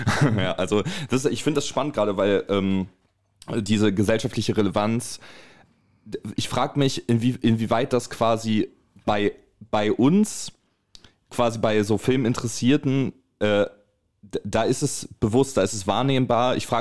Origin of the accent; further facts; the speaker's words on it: Wolfsburg, Lower Saxony, Germany; Nette Anekdote übrigens aus meiner Heimat, aus Wolfsburg